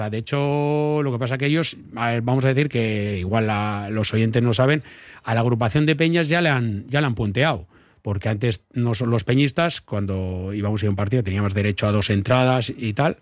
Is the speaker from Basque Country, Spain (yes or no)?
yes; Bilbao, Basque Country, Spain; now in Getxo, Spain; de Getxo soy yo. Bueno, yo soy de Bilbao.